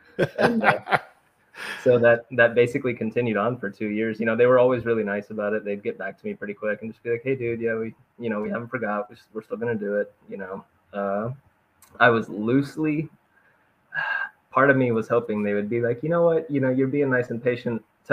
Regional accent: Florida, United States; So my dad, I grew up in Florida. Been in the Florida National Guard for going on 8 years now. Growing up in Florida, I was always like in the pool and at the beach

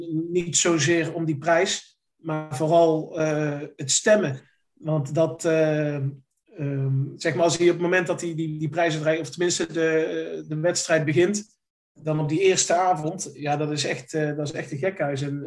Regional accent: Hoeven, North Brabant, Netherlands; ik kom uit Hoeve, uit een dorp in de buurt van Breda.

